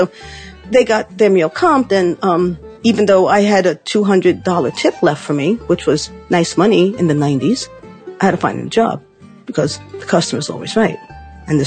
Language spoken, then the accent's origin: English; Bronx, New York, United States; I fought back because, like, yeah, I'm from the Bronx, you know, I'm fighting back.